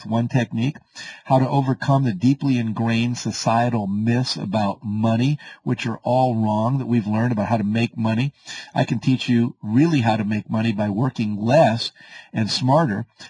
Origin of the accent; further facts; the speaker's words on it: West Virginia, United States; now in California, United States; I live in the southern coast of California, overlooking the ocean. I grew up in West Virginia where life wasn't like that, I can tell you.